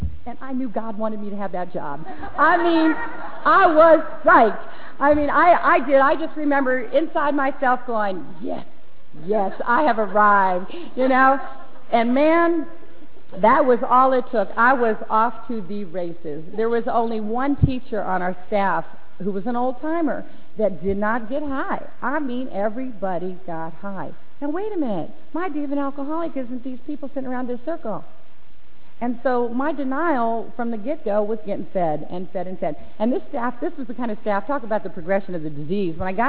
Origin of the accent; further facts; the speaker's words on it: Maryland, United States; now in Arizona, United States; growing up in Maryland, and man, it was just powerful. Well, I showed up in Arizona